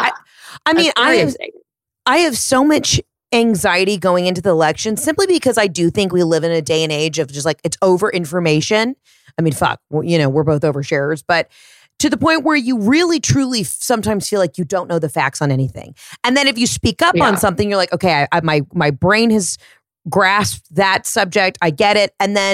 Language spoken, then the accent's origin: English; United States; And I'm just stating that I'm an American and going to vote.